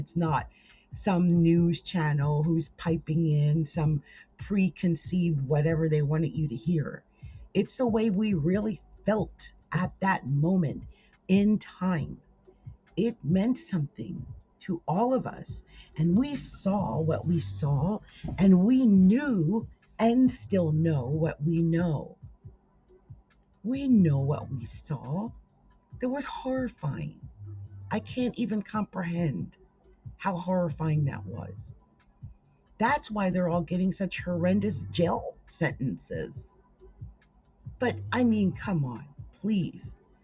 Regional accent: Seattle, Washington, United States; I mean, I am... not conservative, okay? I'm from Seattle. That should be everything you need to know. I mean, I've lived here for 13 years.

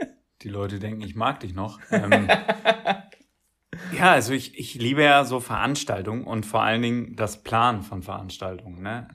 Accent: East Germany, Germany; bei uns im Osten ist es üblich, das siehst du auch heute noch vor den Hochhäusern dort

